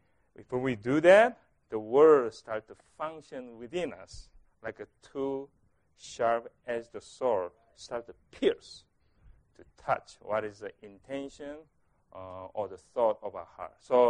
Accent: Columbus, Ohio, United States; I'm from Columbus, Ohio.

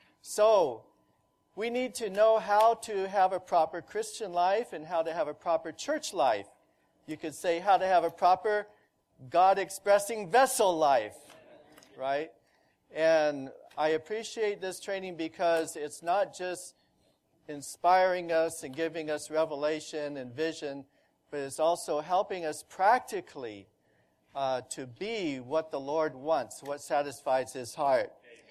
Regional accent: Indianapolis, Indiana, United States; I'm from Indianapolis.

